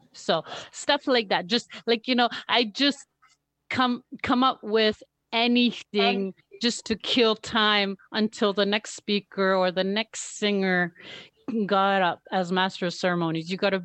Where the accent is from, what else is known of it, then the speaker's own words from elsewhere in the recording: Coral Harbour, Nunavut, Canada; now in Iqaluit, Canada; I'm from Iqaluit right now. I've been living here for about 7 years, born and raised in Cor Harbour, but lived all over Nunavut. Here in Iqaluit, last 7 years.